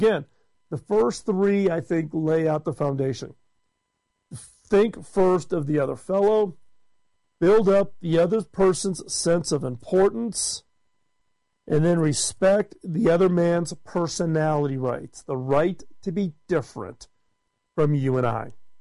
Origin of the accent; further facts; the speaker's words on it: Chicago, Illinois, United States; I was raised in Chicago, middle class. My dad was a salesman.